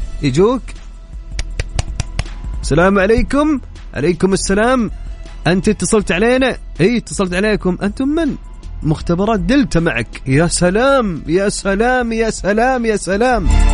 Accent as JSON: {"language": "Arabic", "town": "Mecca", "region": "Makkah Province", "country": "Saudi Arabia", "said": "وجاي عندنا في مكة."}